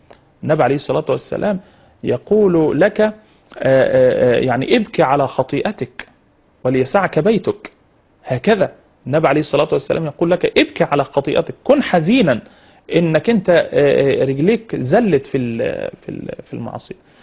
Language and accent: Arabic; Egypt; احنا عندنا في مصر بنسميه الفرح